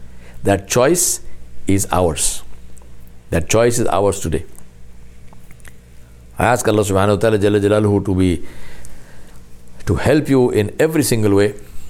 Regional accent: India; We are not like that. We are Indian. And if we are Indian, we are one. I stand for my country. I stand for India. I stand for the constitution of my country.

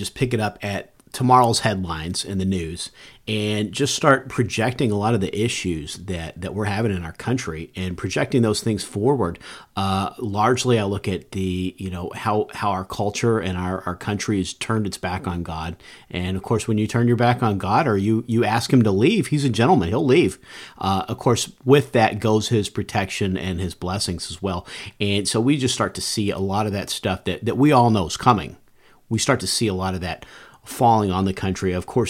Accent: Kentucky, United States; I grew up in Kentucky. Both of my grandparents had farms, so had sort of a sustainable lifestyle that I saw them live, where they produced a lot of their own food, stored up for the winter.

